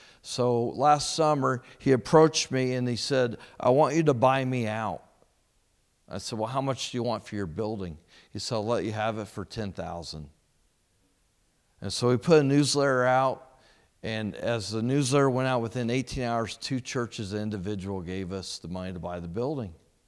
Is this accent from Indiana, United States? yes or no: yes; Greencastle, Indiana, United States; Now, I'm from Indiana. I grew up in Greencastle, so I tell people all the time, I'm not really a U.S. missionary. I'm a foreign missionary because I was raised in a farming community.